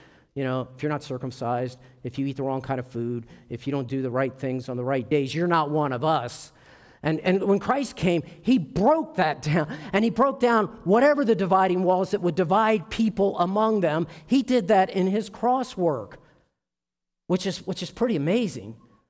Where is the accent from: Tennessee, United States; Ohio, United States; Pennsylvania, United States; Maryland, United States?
Maryland, United States; You see, I didn't grow up here. I grew up in Maryland